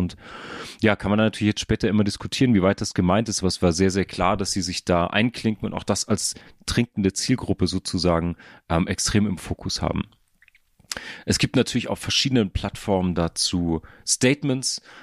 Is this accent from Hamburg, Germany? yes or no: yes; Hamburg, Germany; in meiner Heimatstadt Hamburg.